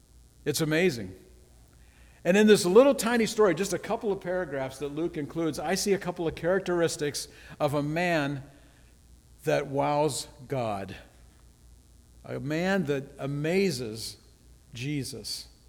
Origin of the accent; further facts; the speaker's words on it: Scotland, United Kingdom; My own personal favorite since I'm Scottish.